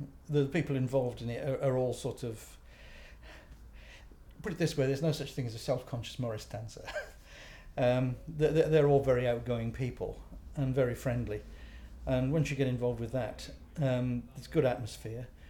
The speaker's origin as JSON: {"language": "English", "region": "Wales", "country": "United Kingdom", "lives_now": "England", "said": "I come from a place called Church Eaton, which is a small village just outside Stafford. So that's where I've lived for about the last 40-odd years. Originally, I come from South Wales."}